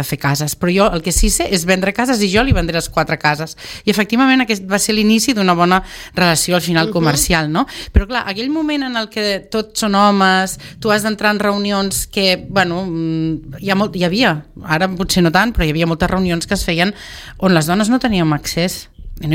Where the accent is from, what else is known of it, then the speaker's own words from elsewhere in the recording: Valls, Catalonia, Spain; born there; Jo sóc nascuda a Valls.